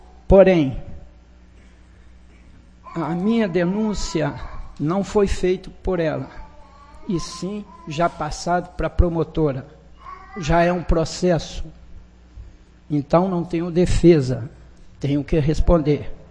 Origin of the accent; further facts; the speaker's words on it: Bicas, Minas Gerais, Brazil; Sou nascido e criado em Bicas.